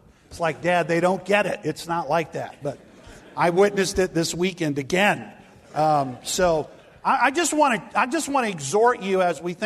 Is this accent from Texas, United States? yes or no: yes; McAllen, Texas, United States; I grew up down there in McAllen, Texas, and I had the privilege of going back.